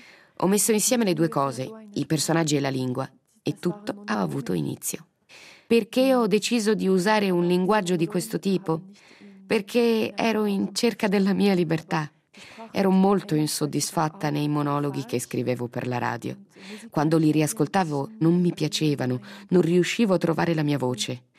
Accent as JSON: {"language": "Italian", "region": "Valais", "country": "Switzerland", "tie": "born or raised there", "said": "Ho trascorso la mia giovinezza in Vallese, dove la mentalità non è proprio in favore delle donne"}